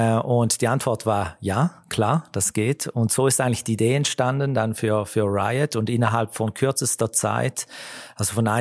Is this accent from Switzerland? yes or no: yes; Eastern Switzerland, Switzerland; Und ich komme hier aus der Ostschweiz, habe mich dann beworben und habe den Job bekommen